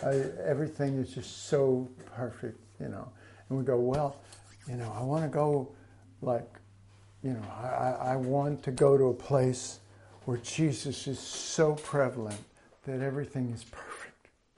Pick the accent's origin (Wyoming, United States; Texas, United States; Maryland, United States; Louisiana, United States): Texas, United States; Dallas; When I grew up, I grew up in Dallas, but it was Oak Cliff, and most people in Dallas understand Oak Cliff was a really rough part of town.